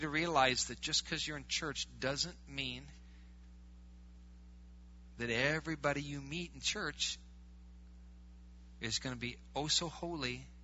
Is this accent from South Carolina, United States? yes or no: no; Wisconsin, United States; We're from Wisconsin. We're not worshiping cows.